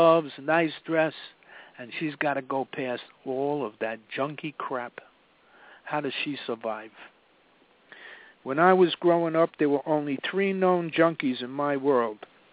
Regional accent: New York City, New York, United States; When I was growing up in Washington Heights, now the drug center of New York City

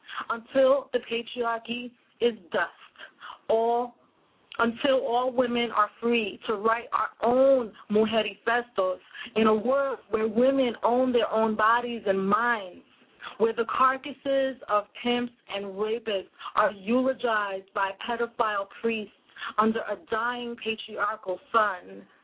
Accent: Bronx, New York, United States; first language Spanglish; since my first language is Spanglish, I'm a third generation Puerto Rican from the Bronx, and that's what we grew up speaking, so you will hear Spanish words in my poetry all the time.

